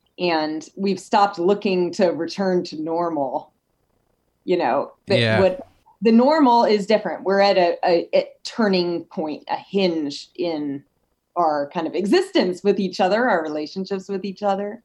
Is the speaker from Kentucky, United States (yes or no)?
yes; Louisville, Kentucky, United States; I think that, you know, so I'm from Kentucky. I'm from Louisville.